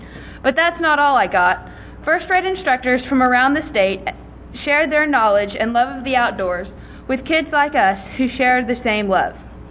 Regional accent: Boerne, Texas, United States; I'm from Bernie, Texas, and I'm a junior at the Geneva School of Bernie.

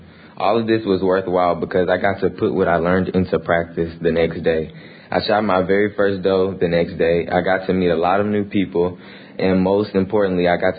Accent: Cypress, Texas, United States; I'm from Cypress, Texas.

